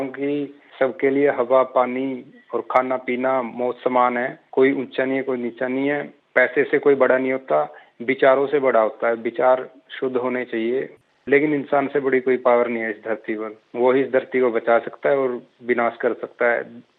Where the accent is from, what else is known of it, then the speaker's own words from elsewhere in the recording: Tohana, Haryana, India; मैं हरियाणा में टोहाना का रहने वाला हूँ, फतेहाबाद डिस्ट्रिक्ट में। मैम ये हमारा जो शहर है पंजाब और हरियाणा के बॉर्डर के पास ही पड़ता है